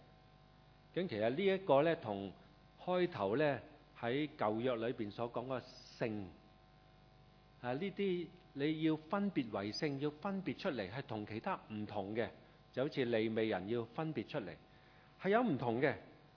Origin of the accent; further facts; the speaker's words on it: Guangdong, China; 我是广东人或者中国人